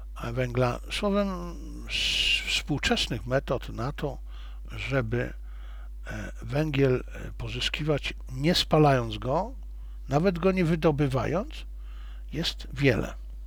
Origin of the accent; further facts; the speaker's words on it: Zabrze, Silesian Voivodeship, Poland; ja się urodziłem na Śląsku, w Zabrzu, miejscu, gdzie w Zabrzu wtedy było 7 kopalń, w samym Zabrzu było 7 kopalń. Ja się urodziłem na węglu